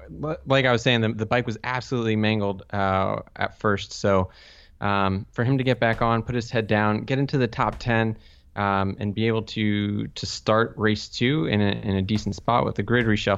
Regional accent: United States; As an American, always nice to see Jake over there

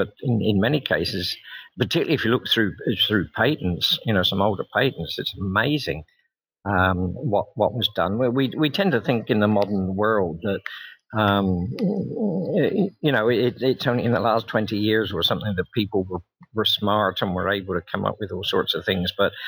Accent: Australia; I grew up in Australia

